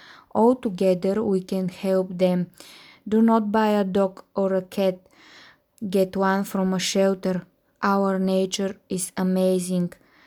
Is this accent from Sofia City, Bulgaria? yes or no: no; Karlovo, Plovdiv Province, Bulgaria; English is a second language; ntry Bulgaria, my hometown Karlovo. A place where my family lives, a place where I can smell calmness, roses and lavender. A place where I can remember my childhood.